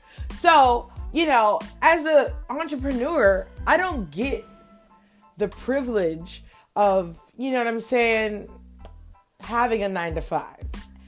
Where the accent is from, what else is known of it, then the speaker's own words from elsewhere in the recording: Honolulu, Hawaii, United States; Growing up in Honolulu, Hawaii